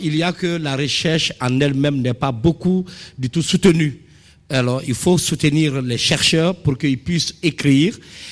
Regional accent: Guinea; vous voyez que c'est une histoire qui est difficile à aborder en tant que Guinéen.

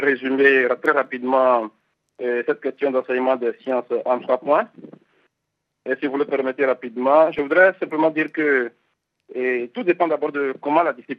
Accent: Akodeha, Benin; now in Dakar, Senegal; Je suis béninois originaire d'Akodeha, une région du Bénin du Sud.

